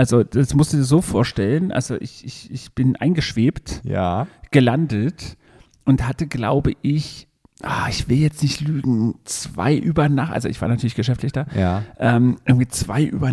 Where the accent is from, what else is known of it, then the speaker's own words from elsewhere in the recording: China; also ich bin in China aufgewachsen